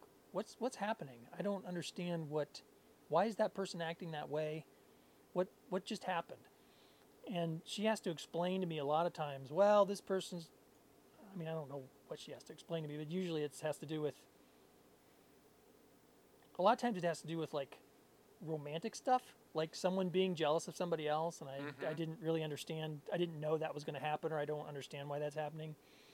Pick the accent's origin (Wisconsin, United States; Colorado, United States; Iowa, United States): Iowa, United States; because I grew up in South Central Iowa, so Missouri is actually pretty close.